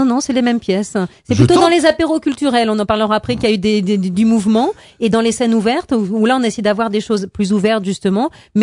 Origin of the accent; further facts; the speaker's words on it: Île d'Yeu, Pays de la Loire, France; comme je suis d'Ile-Dieu